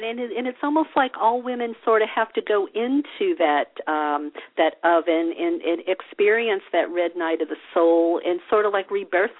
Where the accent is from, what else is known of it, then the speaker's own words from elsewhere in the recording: Southern United States, United States; for me, you know, growing up in the South, you were taught to be nice.